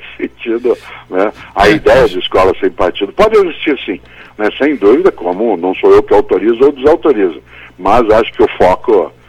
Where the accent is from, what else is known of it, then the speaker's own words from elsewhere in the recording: Londrina, Paraná, Brazil; Londrina, sou pé. Foi colonizado por mineiros, por japoneses e por paulistas. Por isso lá o sotaque mistura, a comida mistura, a música mistura, é uma coisa muito boa.